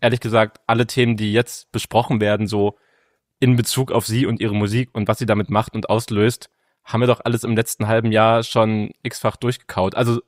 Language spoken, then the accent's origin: German; Saxony-Anhalt, Germany; also in meiner Heimat Sachsen-Anhalt